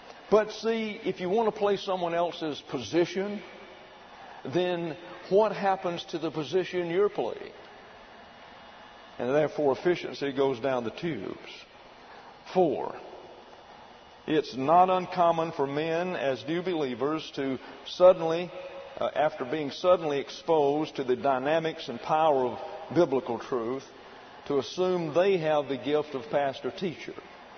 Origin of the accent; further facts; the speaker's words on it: Alabama, United States; opportunity I had to go do trial sermons was at Montgomery, Alabama. Very alluring to me. It's 40 miles from my hometown.